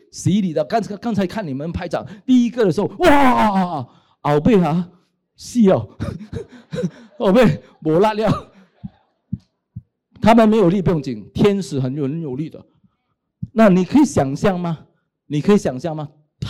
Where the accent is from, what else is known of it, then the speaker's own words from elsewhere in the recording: Guangdong, China; 我是广东人